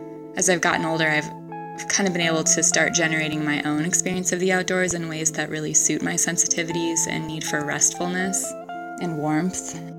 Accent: Oregon, United States; I grew up in Oregon. My parents divorced when I was very young, so I split my time between my mom's house in the suburbs and my dad's house

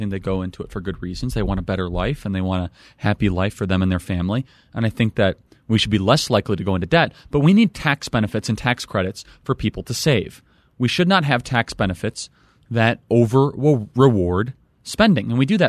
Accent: Chicago, Illinois, United States; being a Chicagoan, it's the last thing I can be proud of from that corrupt, awful place of disaster, of that awful city.

